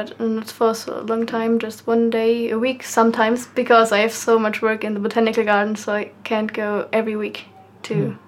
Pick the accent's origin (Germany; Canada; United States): Germany; Hanover, Lower Saxony; Hanover, it's in the north. It's near to Hamburg or Bremen.